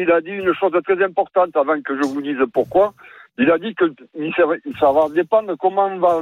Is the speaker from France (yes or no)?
yes; Bordeaux, Nouvelle-Aquitaine, France; Non, moi, je suis en tant que bordelais, je suis traumatisé.